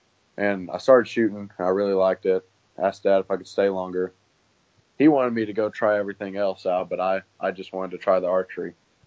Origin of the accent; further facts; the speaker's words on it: Bowie, Texas, United States; I'm from Bowie, Texas